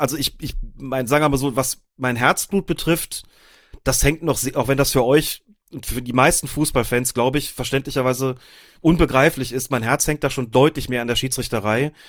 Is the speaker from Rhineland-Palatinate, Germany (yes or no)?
yes; Rhineland-Palatinate, Germany; Ich bin im Rheinland aufgewachsen, wahrscheinlich hätte es näher gelegen, zwar in Rheinland-Pfalz, aber im nördlichen Teil